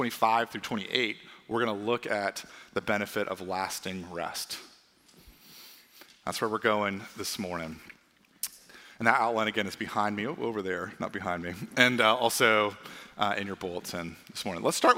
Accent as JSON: {"language": "English", "town": "Columbus", "region": "Ohio", "country": "United States", "tie": "born or raised there", "said": "As I said earlier, I grew up in Columbus, Ohio, and I grew up not in a Christian home, actually."}